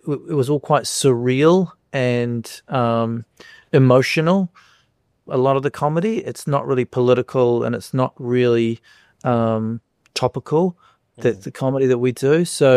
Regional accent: New Zealand; because we're from New Zealand, we early on write, you know, you might have materialist, you'd have jokes that are very New Zealand specific.

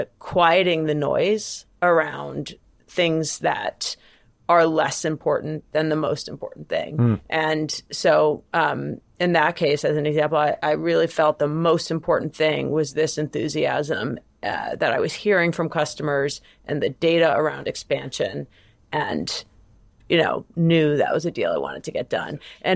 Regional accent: Jamaica; born there; Well, I'm an immigrant, so maybe I was born in Jamaica.

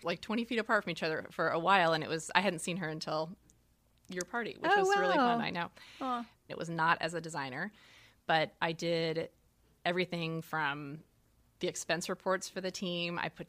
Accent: Arizona, United States; I think that's another thing that I appreciate growing up in Arizona.

